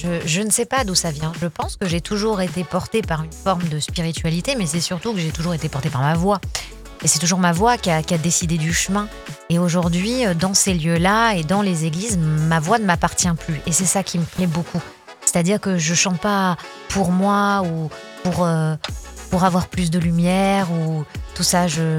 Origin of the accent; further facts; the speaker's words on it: France; en tant que Française et ayant cette chance incroyable de vivre dans un pays qui n'est pas en guerre